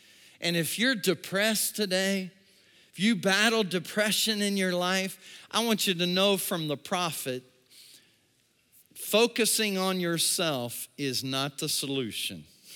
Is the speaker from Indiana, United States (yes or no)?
yes; Avon, Indiana, United States; I would love to go back to my hometown. I would love to go back where I was reared. I would love to go back to my heritage, and I'd love to do a work for you there. And you know what? 17 years later, God called Rochelle and I and our family to Avon, Indiana, to come back to this community